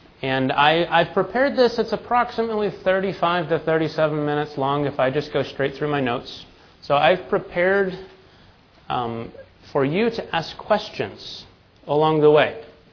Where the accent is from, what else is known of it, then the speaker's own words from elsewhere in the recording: Amarillo, Texas, United States; moved away as an adult; I'm from Amarillo, Texas. I moved up to Pennsylvania 5 years ago now